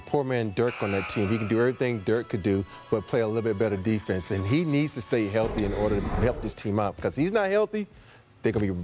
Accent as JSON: {"language": "English", "region": "Alabama", "country": "United States", "said": "Listen, I'm from Alabama. I do not like the cold."}